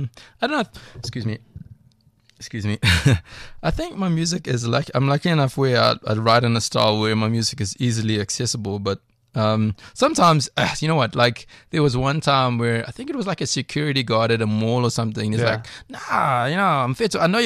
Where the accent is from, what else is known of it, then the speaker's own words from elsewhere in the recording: Durban, KwaZulu-Natal, South Africa; growing up in Durban back in those days.